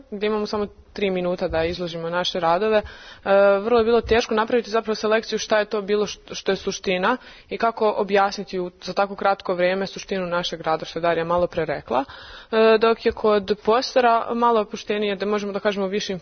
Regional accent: Valjevo, Kolubara District, Serbia; dolazim iz Valjeva

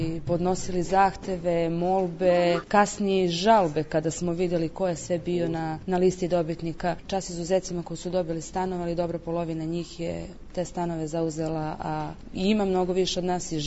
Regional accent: Niš, Nišava District, Serbia; Nisam mogla u početku odmah da se zaposlim kada sam došla iz Niša.

